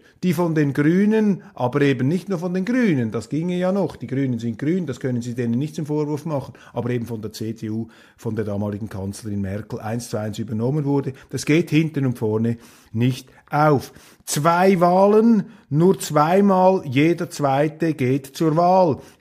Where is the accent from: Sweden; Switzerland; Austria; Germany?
Switzerland; Für mich ist das Ganze ja nicht so dramatisch als Schweizer.